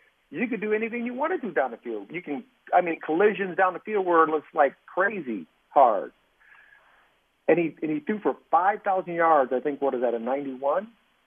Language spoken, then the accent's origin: English; Indiana, United States; That I even went through, growing up in Indiana